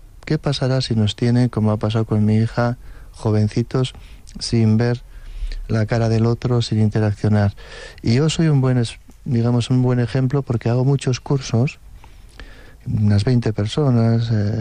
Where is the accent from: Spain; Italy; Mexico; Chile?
Spain; Navarre; yo no soy de Pamplona, soy de la montaña